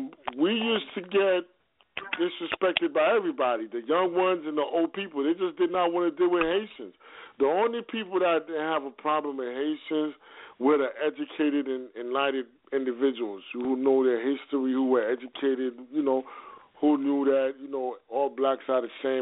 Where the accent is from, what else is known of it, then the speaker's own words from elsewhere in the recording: Brooklyn, New York, United States; But me, I'm not from Miami. I'm from Brooklyn, so I could speak only based on my Brooklyn experience.